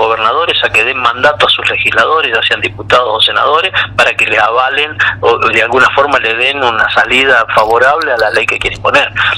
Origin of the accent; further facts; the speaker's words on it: Tucumán, Argentina; yo siendo un hombre de provincia, siendo tucumano, sé lo que suele pasar en estos casos